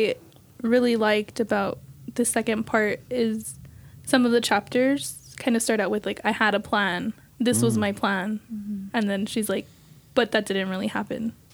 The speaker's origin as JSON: {"language": "English", "town": "El Paso", "region": "Texas", "country": "United States", "tie": "born or raised there", "said": "It was just kind of I was able to see myself kind of growing up in El Paso, kind of doing the same things that she was doing."}